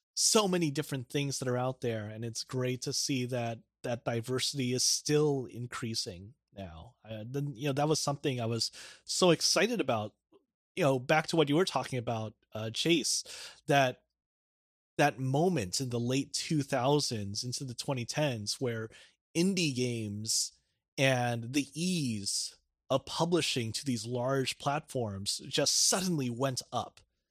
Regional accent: Philippines; or even me who had some experience growing up in the Philippines.

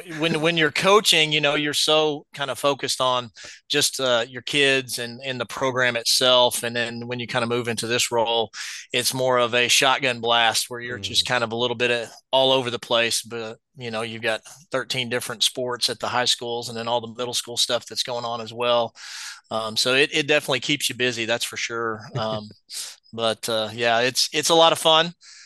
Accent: Texas, United States; I grew up in North Texas area, went to high school at Lindsay High School.

